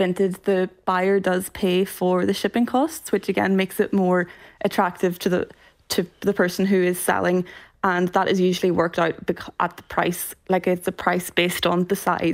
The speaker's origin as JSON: {"language": "English", "region": "Ulster", "country": "Ireland", "tie": "born or raised there", "said": "And I grew up in Donegal"}